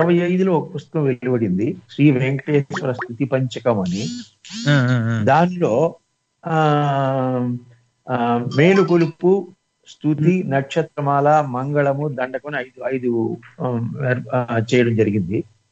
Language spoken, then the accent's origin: Telugu; Kaveri Rajapuram, Tamil Nadu, India; మాది తమిళనాడు తిరువళ్ళూరు జిల్లా తిరుత్తణి తాలూకా కావేరిరాజపురం గ్రామం.